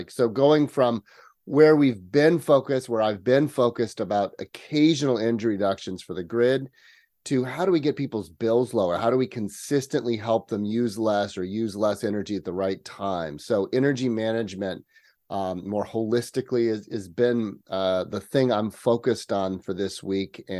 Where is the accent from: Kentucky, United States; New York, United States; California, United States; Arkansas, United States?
California, United States; I am a native Californian. I was actually raised in the country. I grew up just outside of Yosemite National Park, up in the Sierra Nevada.